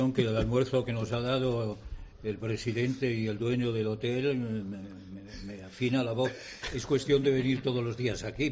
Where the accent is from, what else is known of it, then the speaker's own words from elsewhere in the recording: Ponferrada, Castile and León, Spain; Mi primer programa de radio, tenemos que acudir a mi pueblo, a Ponferrada, a Radio Juventud de Ponferrada. Cuando yo salía del instituto, me iba a la emisora a hacer el ventanal de la ciudad.